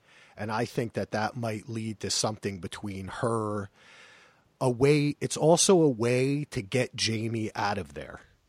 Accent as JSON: {"language": "English", "region": "New Jersey", "country": "United States", "said": "I'm sorry, I am from New Jersey. That's kind of hard for me."}